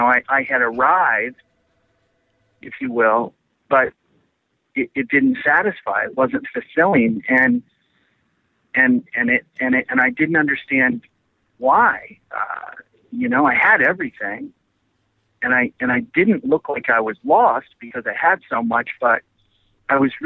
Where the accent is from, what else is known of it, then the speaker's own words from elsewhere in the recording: Illinois, United States; I grew up in Illinois.